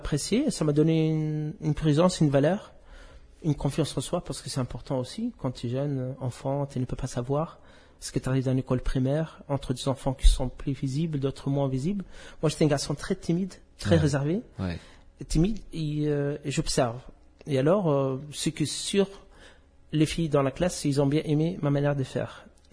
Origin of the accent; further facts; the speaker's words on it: Gabès, Gabès Governorate, Tunisia; Moi, je suis né en Tunisie, à Gabès, dans le sud. C'est une ville aux portes des déserts.